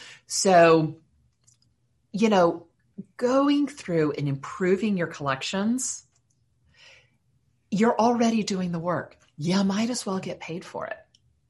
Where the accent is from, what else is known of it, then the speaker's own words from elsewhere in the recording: Fort Worth, Texas, United States; also born or lived in Virginia; So I grew up in Fort Worth, Texas, which is where I am. I'm fifth generation, sixth generation Fort Worth. Like basically we've been here since the Civil War.